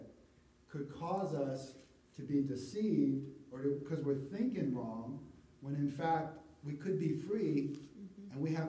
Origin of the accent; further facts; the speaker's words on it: Minnesota, United States; And I was from Minnesota, so we talked some about the Vikings